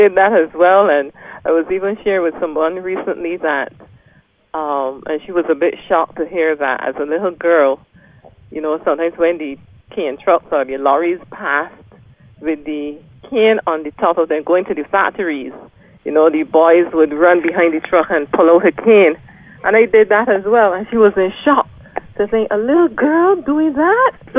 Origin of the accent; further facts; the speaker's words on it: Barbados; growing up in Barbados as a young girl, I ran around a lot with my brothers.